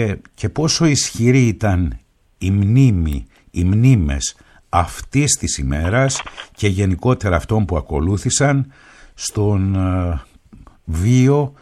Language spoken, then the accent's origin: Greek; Kerdyllia, Central Macedonia, Greece; Στις Σέρες έχουμε το χωριό μου